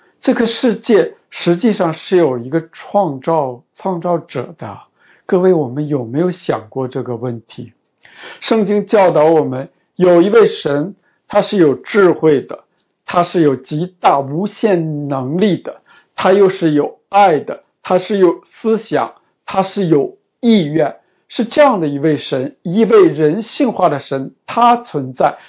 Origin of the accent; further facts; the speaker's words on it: China; 我们在中国长大的都看过